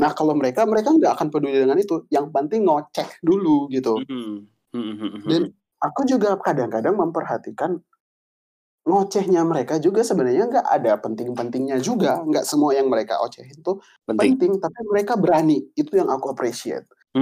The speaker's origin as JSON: {"language": "Indonesian", "country": "Indonesia", "said": "Kita kan dari Asia, Indonesia, budaya Timur"}